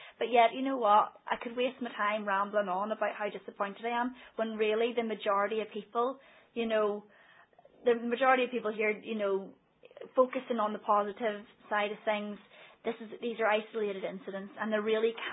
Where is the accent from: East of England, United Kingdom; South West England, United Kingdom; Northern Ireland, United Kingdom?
Northern Ireland, United Kingdom; Belfast; I was born late 70s.